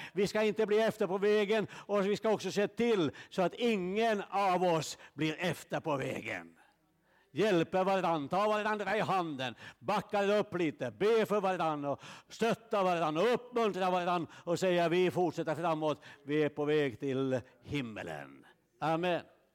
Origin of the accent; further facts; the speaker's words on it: Finland; åtminstone hemma i Finland